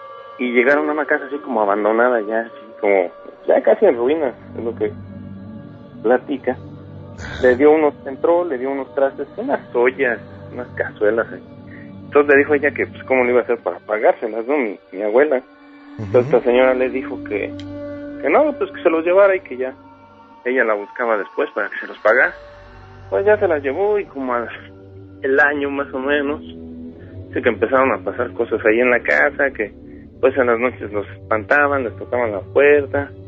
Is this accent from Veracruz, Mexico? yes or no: no; Mexico City, Mexico; now in United States; Yo soy originario de México, Distrito Federal.